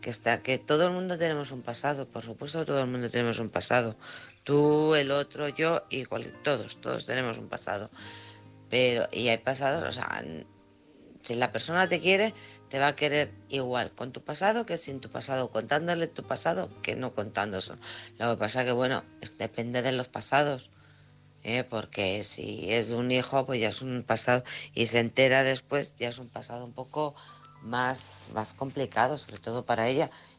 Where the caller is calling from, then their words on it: Alcorcón, Community of Madrid, Spain; de Alcorcón.